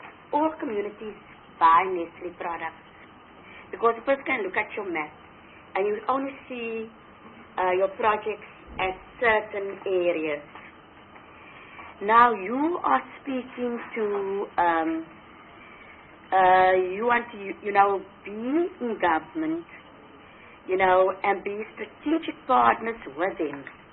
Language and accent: English; Port Elizabeth, Eastern Cape, South Africa; Like, I come from Port Elizabeth.